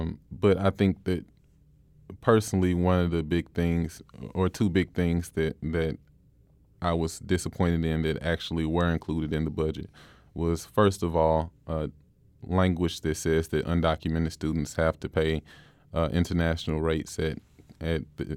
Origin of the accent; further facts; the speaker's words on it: Hillsdale, United States; That's the first home that I was brought home to, so I'll forever claim Hillsdale as my hometown.